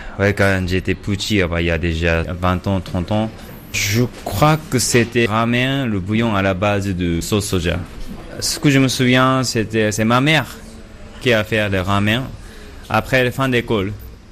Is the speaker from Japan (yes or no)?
yes; Osaka, Japan; French is a second language; Moi, je viens d'Osaka, par hasard.